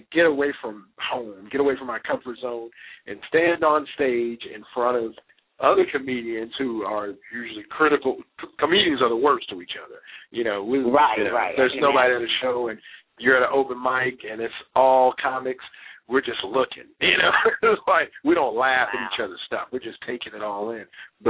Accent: the South, United States; So it was cold. You know, I'm from the South, you know.

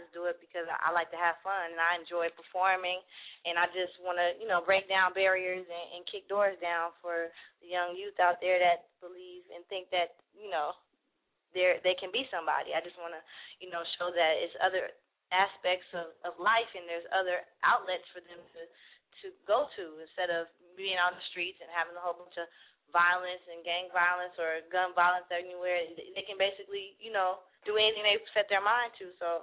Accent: Berkeley, California, United States; I'm from South Berkeley. I don't know if you've ever been to Berkeley before. Berkeley is a place. It's a small town out here in the Bay, and it's like a very diverse city.

